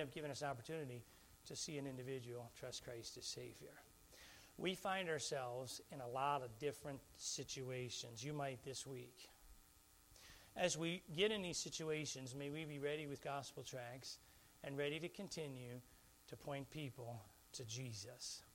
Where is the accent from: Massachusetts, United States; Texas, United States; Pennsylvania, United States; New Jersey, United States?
Pennsylvania, United States; Philadelphia; But I tell you this, I grew up in Philly.